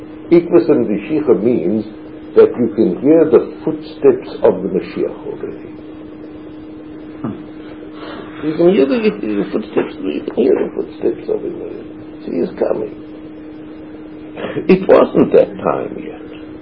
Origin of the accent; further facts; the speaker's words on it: South Africa; and I come from South Africa, if you please, which was even further away than California.